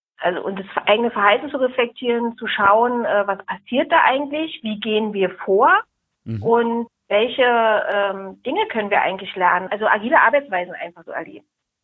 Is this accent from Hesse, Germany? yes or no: no; Berlin, Germany; bin Berlinerin mit Leib und Seele, was man unschwer erhören kann und erhören wird.